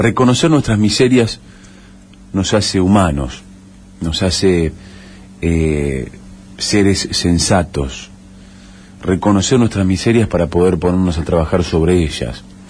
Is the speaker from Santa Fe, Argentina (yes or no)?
yes; Santa Fe, Argentina; Es responsabilidad nuestra como santafesinos mostrar a nuestra Santa Fe tal cual es